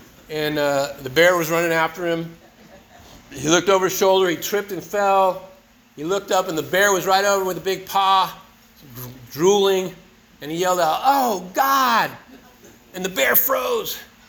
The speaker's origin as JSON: {"language": "English", "town": "San Diego", "region": "California", "country": "United States", "tie": "born or raised there", "said": "San Diego, L.A., you know, I grew up in San Diego."}